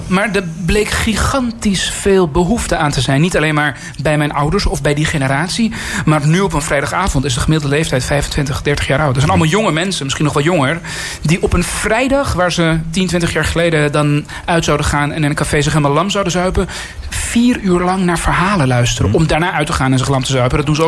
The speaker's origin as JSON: {"language": "Dutch", "town": "Amsterdam", "region": "North Holland", "country": "Netherlands", "tie": "born or raised there", "also_born_or_lived": "Iran", "said": "Een doodnormale Amsterdamse jongen, dat ben ik. Maar ik ben geboren in Iran. En die cultuur, die hebben mijn ouders meegenomen in hun hoofd, in hun hart, in hun aderen."}